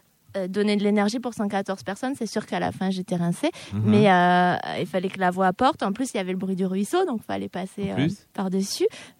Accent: Occitanie, France; parce que moi je suis originaire de l'Aveyron

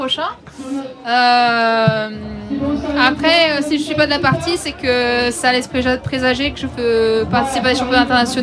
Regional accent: Limoges, Nouvelle-Aquitaine, France; j'ai grandi à Limoges. Je suis licenciée depuis quasiment mes débuts à l'AS Saint-Junien. Donc limousine d'adoption, mais limousine de cœur.

